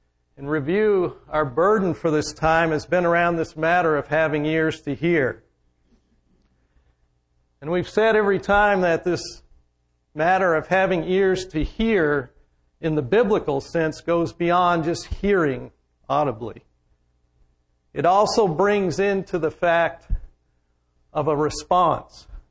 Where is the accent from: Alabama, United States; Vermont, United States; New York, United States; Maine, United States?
Vermont, United States; accent: Vermont; I have a hard time with that with my Vermont accent.